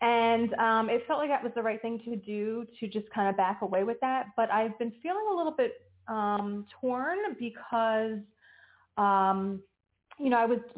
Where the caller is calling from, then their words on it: New Jersey, United States; New Jersey.